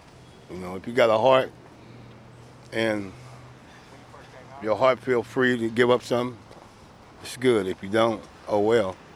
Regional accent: Berkeley, California, United States; born or raised there

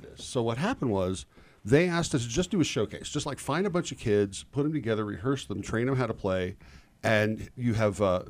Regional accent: New York, United States; also born or lived in Los Angeles; now in Utah, United States; I'm a New Yorker. I came here via Los Angeles. I was a band leader in New York

